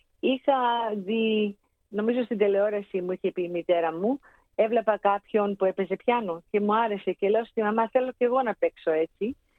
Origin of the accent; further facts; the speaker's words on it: Greece; είμαι πολύ περήφανη που είμαι Ελληνίδα